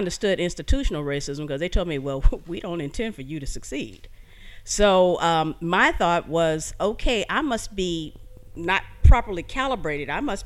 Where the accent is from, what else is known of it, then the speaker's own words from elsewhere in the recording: Midwest, United States; I grew up in the Midwest. I did not grow up in the South, but I knew what segregation was all about.